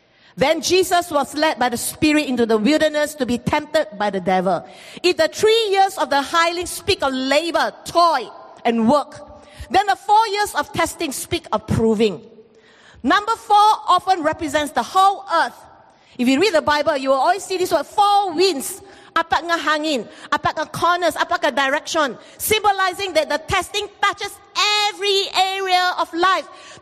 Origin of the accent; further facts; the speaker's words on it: Singapore; 2 weeks ago, I shared with you very honestly how my streak as a Singaporean rose up